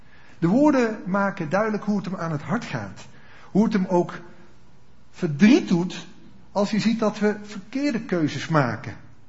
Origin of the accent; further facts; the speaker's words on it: Dongen, North Brabant, Netherlands; En ik kom ook uit Dongen. Ik heb daar lang gewoond. En waar wij woonden vroeger, daar was een kanaal in de buurt, vlak achter ons huis.